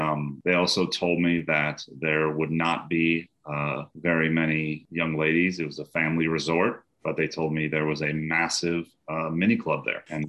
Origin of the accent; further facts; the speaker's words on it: Minnesota, United States; Yeah, absolutely. I grew up sailing in Minnesota.